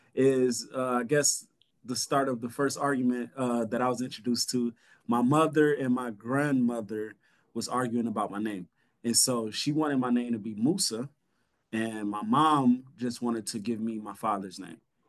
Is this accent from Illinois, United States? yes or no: yes; Rockford, Illinois, United States; I grew up on the west side of Rockford, Illinois.